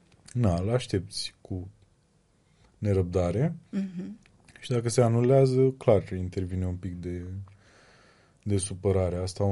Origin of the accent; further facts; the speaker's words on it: Focșani, Vrancea County, Romania; Păi, eu sunt un băiat din Focșani care se miră că ni se întâmplă lucruri bune